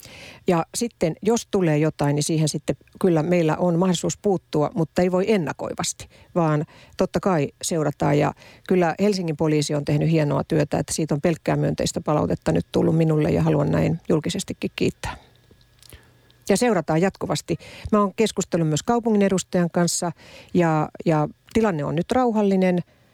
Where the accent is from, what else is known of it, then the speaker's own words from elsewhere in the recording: Ostrobothnia, Finland; Mä oon pohjalainen periaatteen ihminen